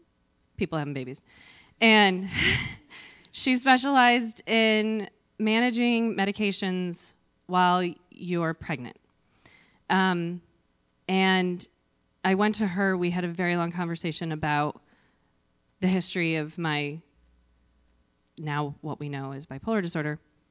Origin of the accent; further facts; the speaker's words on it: Scotland, United Kingdom; Again, it's because I'm Scottish, just so everyone knows.